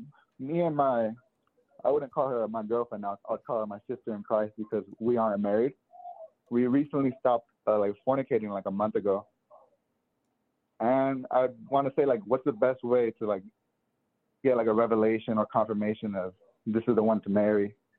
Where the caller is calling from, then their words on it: California, United States; I'm calling from Southern California.